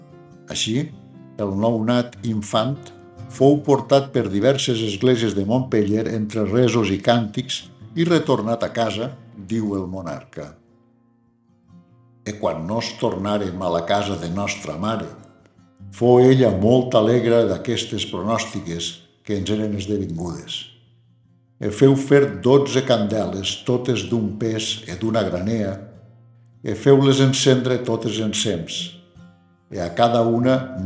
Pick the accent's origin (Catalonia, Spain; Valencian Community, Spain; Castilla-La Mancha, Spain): Valencian Community, Spain; Però com a valencians, és obligat reportar el capítol 282 del seu llibre